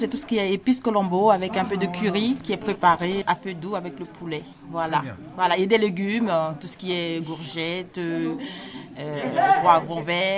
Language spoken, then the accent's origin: French; French Guiana; Et moi, j'ai grandi en Guyane française. Mais ma mère est haïtienne. Donc, moi, j'ai pas grandi en Haïti. J'ai la culture antillaise, j'ai la culture haïtienne aussi